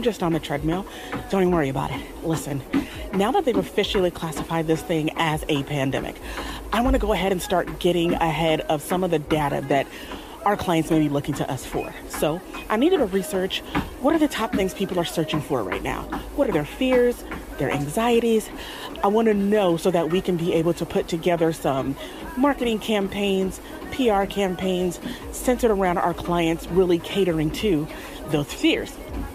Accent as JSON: {"language": "English", "country": "Nigeria", "said": "we're like the perfect Nigerian couple, like the perfect Nigerian couple. But I don't think I'm Nigerian enough for him"}